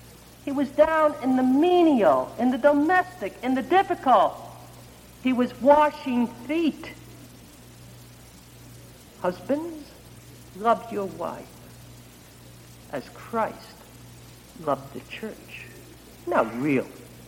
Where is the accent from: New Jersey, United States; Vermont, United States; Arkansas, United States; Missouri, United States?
New Jersey, United States; Jersey City; accent: Jersey City; He had a lovely southern accent. Need I say more for my Jersey City accent?